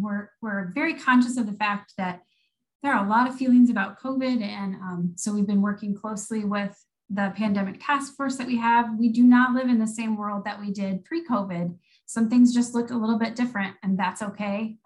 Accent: Iowa, United States; I've never milked a cow and I'm from Iowa.

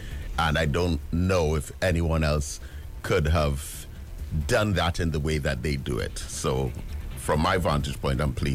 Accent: Trinidad & Tobago; now in United Kingdom; And me, as a Trinidadian, with great pride in teaching sociology sessions

